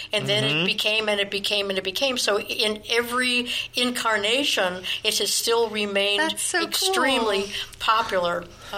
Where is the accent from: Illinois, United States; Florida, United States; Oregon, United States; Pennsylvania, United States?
Illinois, United States; Chicago; born there; I was born in Chicago. Maybe that's why I'm 3,000 years old because something has to do with Chicago.